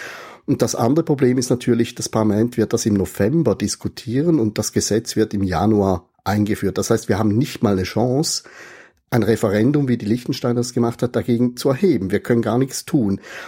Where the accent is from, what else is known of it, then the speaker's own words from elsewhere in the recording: Switzerland; wir würden uns da nicht so schlecht machen in diesem Konzert als Schweizer